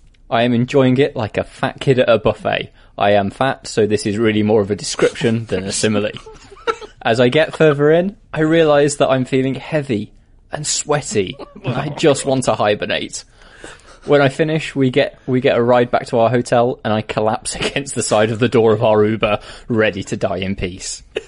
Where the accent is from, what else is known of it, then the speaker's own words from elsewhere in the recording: Orlando, Florida, United States; We're freezing as we're from Orlando, Florida, but are having an incredible time.